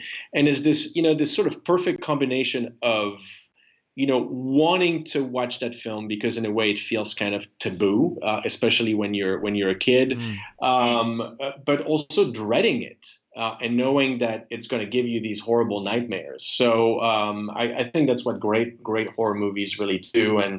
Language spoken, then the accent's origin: English; Geneva, Switzerland; I lived in Geneva. I was raised in Geneva